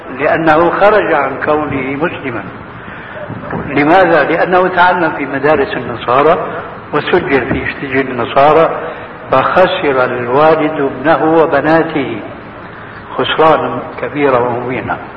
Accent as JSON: {"language": "Arabic", "country": "Syria", "said": "هذه بسموها عندنا في سوريا برازيت"}